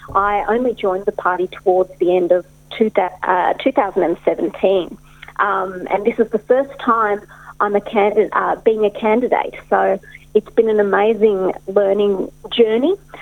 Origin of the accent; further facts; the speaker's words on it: North Ringwood, Victoria, Australia; now in Nunawading, Australia; I grew up in the Deakin area. So I grew up and spent most of my life in North Ringwood, now live in Nunawading.